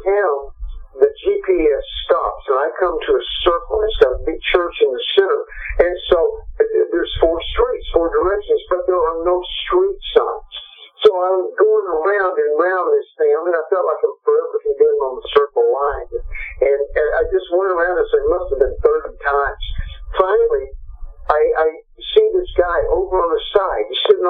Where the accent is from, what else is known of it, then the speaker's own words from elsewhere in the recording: Dallas, Texas, United States; So no matter where you went, you know, when you said, well, I'm from Dallas, it was like, oh.